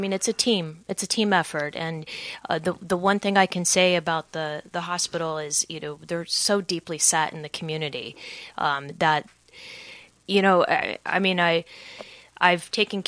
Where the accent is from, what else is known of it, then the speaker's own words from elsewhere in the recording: California, United States; Actually, I grew up here. I grew up in the Valley. My parents still live in Northridge.